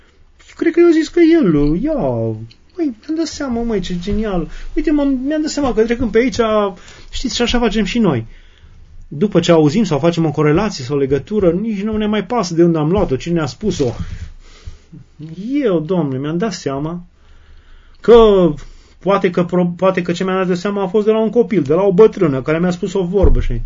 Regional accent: Maramureș County, Romania; eu sunt din Maramureș și Maramureș e zona cea mai curată românească și acolo am trăit o copilărie unică

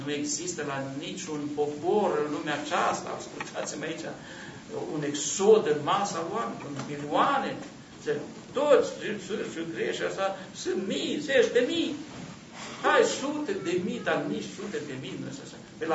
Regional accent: Romania; ca și creștin, ca și român, ca și creștin, ortodox, născut, trăscuți, uite, până la vârsta asta, în țara asta

